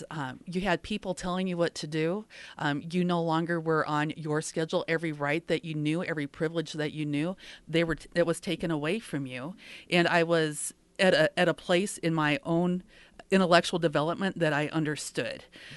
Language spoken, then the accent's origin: English; Denison, Iowa, United States; Particularly if you grow up in Western Iowa in an upper middle class family, you're insulated your entire life. I grew up in Denison. The folks in Crawford County knew my family.